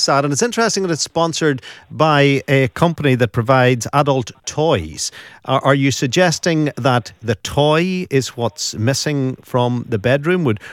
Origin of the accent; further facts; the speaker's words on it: Northern Ireland, United Kingdom; Presuming that you keep in mind that we're Northern Irish and we don't like to do anything that would be seen as too adventurous.